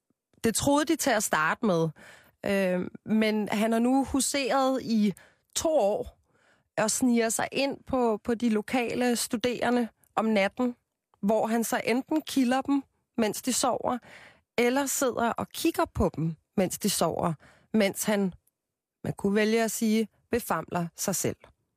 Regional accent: Copenhagen, Capital Region of Denmark, Denmark; jeg er jo fra København

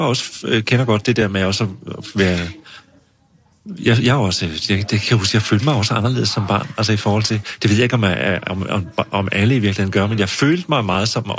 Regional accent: Region of Southern Denmark, Denmark; Jeg kommer op fra Nordfyn, ude fra pløjemarken, ikke?

